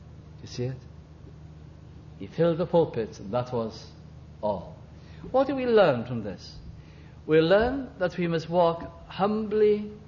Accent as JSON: {"language": "English", "region": "Wales", "country": "United Kingdom", "said": "This is how we talk to each other, you know, we're very cautious as Welsh people."}